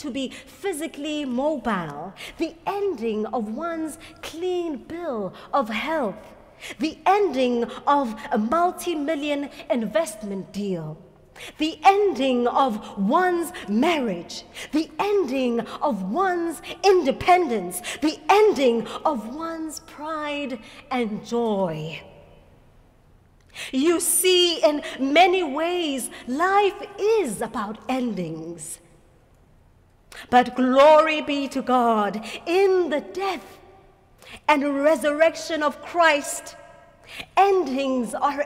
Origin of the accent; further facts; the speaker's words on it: South Africa; when I was in college in Stellenbosch, South Africa, the wine lands of my home country.